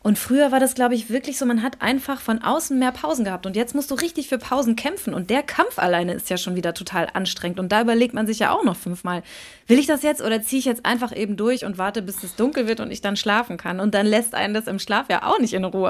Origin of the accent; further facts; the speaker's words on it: North Rhine-Westphalia, Germany; ich komme aus NRW und meine zwei Brüder und ich, wir sind also auch drei Geschwister und wir wohnen alle nicht mehr